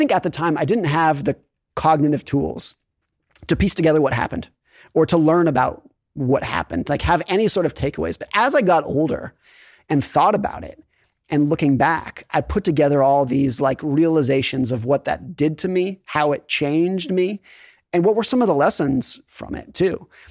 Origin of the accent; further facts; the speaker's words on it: Lake Tahoe, California, United States; So I grew up skiing in Lake Tahoe, California, and I was a competitive ski racer.